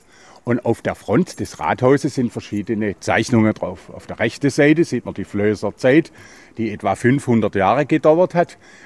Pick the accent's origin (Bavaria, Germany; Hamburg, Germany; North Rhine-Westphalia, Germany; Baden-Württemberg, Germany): Baden-Württemberg, Germany; Ich bin geborener Schwarzwälder, weil meine Mutter ist geborene Schwarzwälder. Dann bin ich im Schwarzwald aufgewachsen und bin jetzt exakt seit 50 Jahren in Schiltach